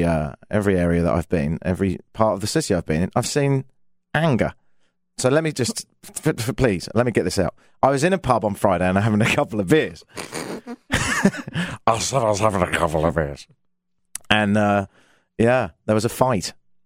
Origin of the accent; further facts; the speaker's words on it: London, United Kingdom; now in Ottawa, Canada; I grew up in London, but I've spent the last 5 years in Ottawa, which is the most annoyingly polite place in the world.